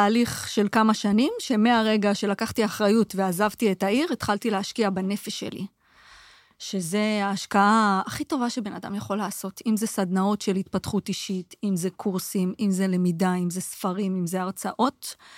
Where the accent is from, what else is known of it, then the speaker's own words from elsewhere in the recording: Jerusalem, Jerusalem District, Israel; moved away as an adult; now in Rishon LeZion, Israel; ובגיל 35 עשיתי חתיכת מהלך, ארזתי את הילדים שלי, ועזבתי את העיר שגדלתי בה, עזבתי את ירושלים לראשון, ושם בעצם התחלתי מאפס